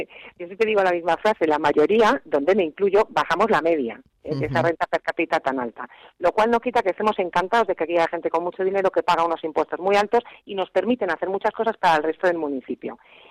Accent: Spain; lo digo como española, como persona, no como alcaldesa

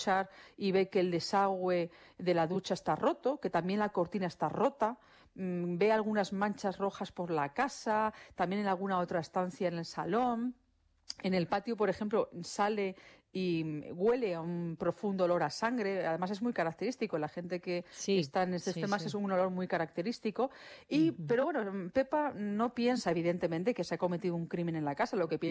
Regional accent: Spain

